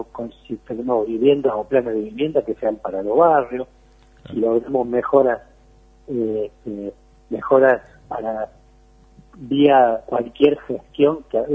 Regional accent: Córdoba, Argentina; yo creo que va a sacar más votos de lo que me gustaría, porque soy cordobés y me gustaría que Córdoba sea distinta

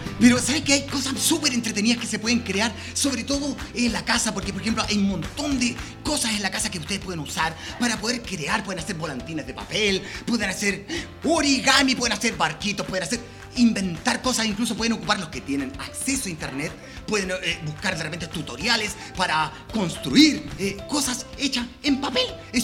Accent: San Joaquín, Santiago Metropolitan, Chile; ¡Ahí soy yo, de San Juaca! ¡Ese soy yo!

